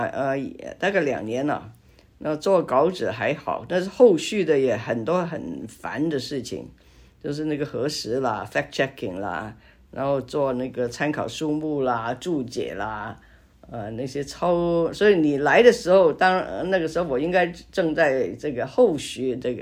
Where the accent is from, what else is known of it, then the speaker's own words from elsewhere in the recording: Hong Kong; accent: Hong Kong Mandarin; Chinese is a second language; 不好意思啊，我的港普，我希望讲得清楚。